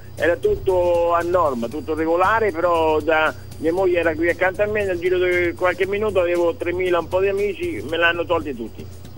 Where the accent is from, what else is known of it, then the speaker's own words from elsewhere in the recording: Santa Maria Nuova, Marche, Italy; io sono di Santa Maria Nuova, provincia di Ancona.